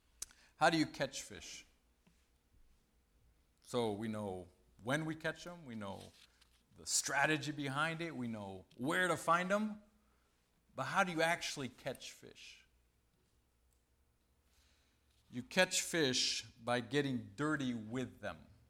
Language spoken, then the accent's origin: English; Mali; also born or lived in France; I grew up in Mali, West Africa, and then France.